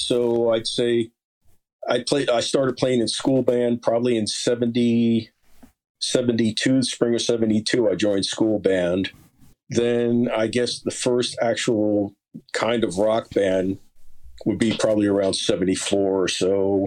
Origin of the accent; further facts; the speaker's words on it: Lyndhurst, New Jersey, United States; I grew up mostly in Lyndhurst, which is right by Giants Stadium.